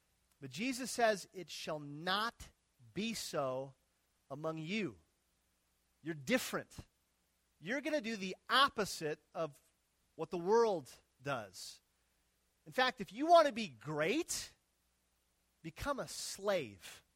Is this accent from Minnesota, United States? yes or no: yes; Minnesota, United States; It reminds me of a game I remember playing growing up in Minnesota when the snow plows would come through our town.